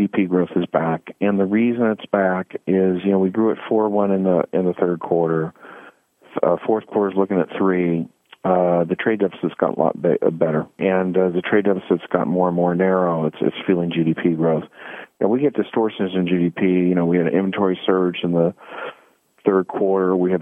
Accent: California, United States; You know, again, I'm from California, so I'm very cynical

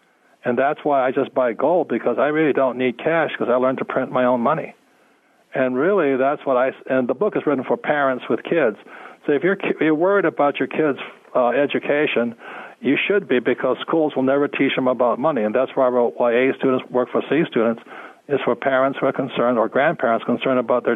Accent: United States; I like being an American. I just don't trust my government.

